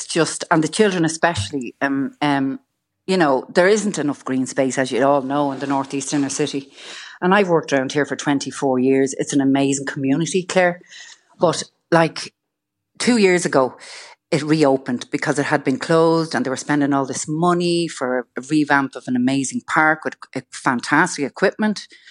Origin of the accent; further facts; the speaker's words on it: Dublin, County Dublin, Ireland; And I'm from Dublin 8 and we always saw them in the parks, you know